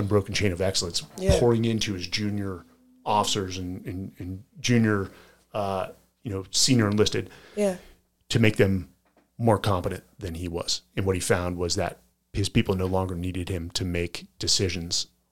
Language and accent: English; California, United States; Yes, I'm wearing boots, Will. I'm from California. I can wear boots.